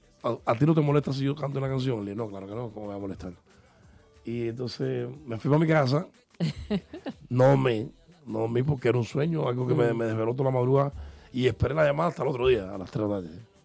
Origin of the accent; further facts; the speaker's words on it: Cuba; moved away; como nosotros salimos de Cuba